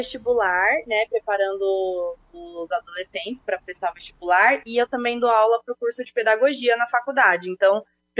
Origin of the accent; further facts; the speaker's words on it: Marau, Rio Grande do Sul, Brazil; eu sou da Santa Helena, né, aí em Marau, né, minha família tá aí.